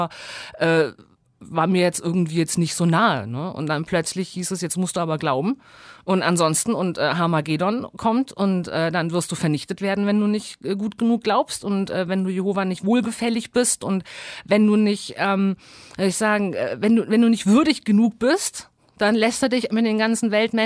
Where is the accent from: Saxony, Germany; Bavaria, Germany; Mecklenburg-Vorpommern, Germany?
Bavaria, Germany; Ich bin im stockkonservativen Bayern, in Franken aufgewachsen. Weil meine Eltern haben Berlin verlassen, als es darum ging, eine Familie zu gründen.